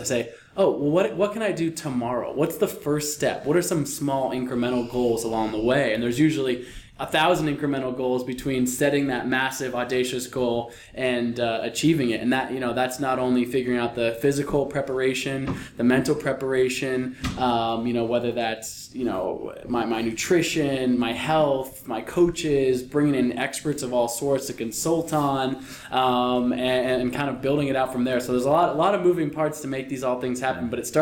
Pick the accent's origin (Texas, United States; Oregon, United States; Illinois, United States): Oregon, United States; Portland; You know, I grew up in Portland, Oregon, so I kind of grew up in a very community that embraces the outdoors, certainly.